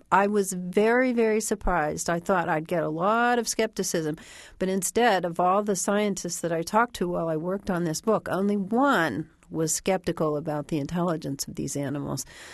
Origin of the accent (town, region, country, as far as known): Midwest, United States